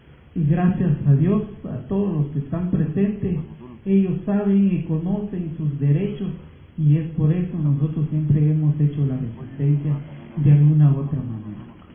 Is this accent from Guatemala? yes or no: yes; Guatemala; Y es por eso nosotros como guatemaltecos y guatemaltecas no avanzamos mucho en cuanto a un desarrollo local